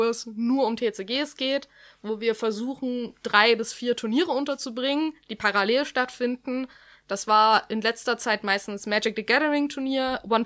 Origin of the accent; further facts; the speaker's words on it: Zwickau, Saxony, Germany; now in Chemnitz, Germany; Die Zwickauer Karten-Community, dort wo ich ursprünglich herkomme, ist auch mit vertreten.